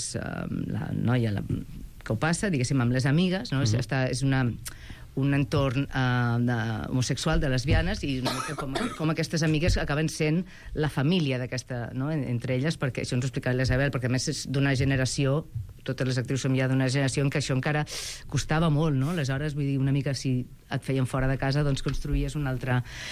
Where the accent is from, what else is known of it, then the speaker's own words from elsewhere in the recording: Catalonia, Spain; accent: Tortosí; Ai, m'agrada molt perquè per primer cop podré treballar amb el meu accent, perquè la Cristina Terzi, l'altra actriu, també és de per allà baix, i un dia en els assajos fent conya, el director va dir, per què no la feu, per què no utilitzem els vostres accents? I sí, la faré en tortosí.